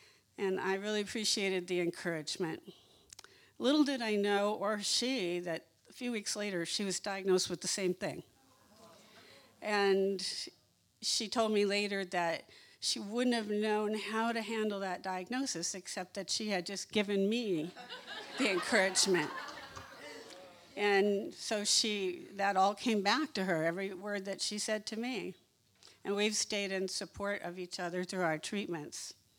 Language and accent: English; Yorba Linda, California, United States; also born or lived in Riverside; I grew up in Yorba Linda and Riverside, and then I moved down to South Orange County area